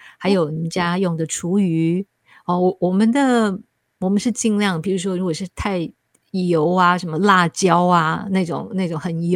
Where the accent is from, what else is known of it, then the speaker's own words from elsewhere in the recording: Taiwan; 因为我自己是从台湾来的，台湾人特别喜欢去日本旅游